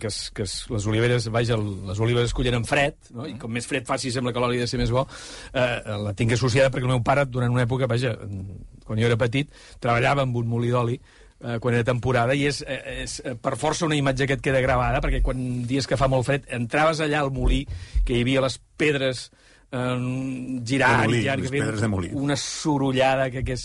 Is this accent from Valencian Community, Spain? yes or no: no; Reus, Catalonia, Spain; vaig arribar, tenem el vermut de Reus. Dic, coño, pues, si jo vinc d'allà i no...